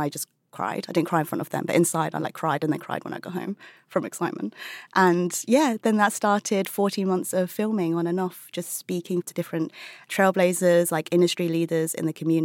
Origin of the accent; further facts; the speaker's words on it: United Kingdom; parents moved from China to the UK before I was born in search of a better life. I'm really proud of being British-born Chinese. Like many of us, I grew up in restaurants and takeaways